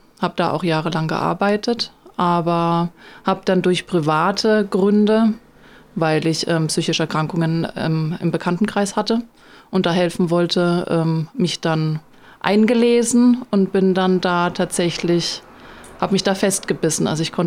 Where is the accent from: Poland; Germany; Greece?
Germany; Karlsruhe, Baden-Württemberg; now in Hörth, Germany; Ich komme gebürtig aus Karlsruhe. Ja, und wir sind jetzt seit 6 Jahren, wohnen wir jetzt hier in Hörth